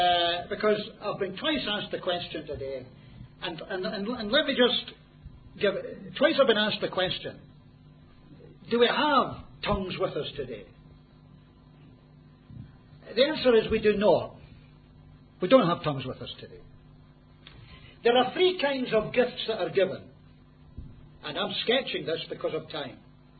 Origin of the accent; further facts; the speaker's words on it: Scotland, United Kingdom; If I came here as a Scotsman, and halfway through the week, I suddenly start speaking perfect Malay.